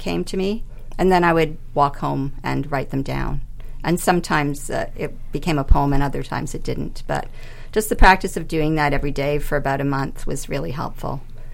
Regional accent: Bermuda; I was born in Bermuda and grew up there, so the history of the place is inspiring for me.

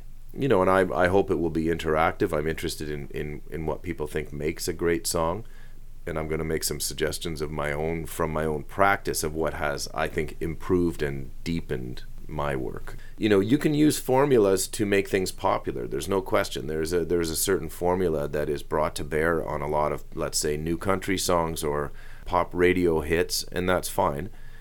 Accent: Parry Sound, Ontario, Canada; I grew up in Parry Sound, which is just a little bit north of the 45th parallel, and we were considered Northern Ontario

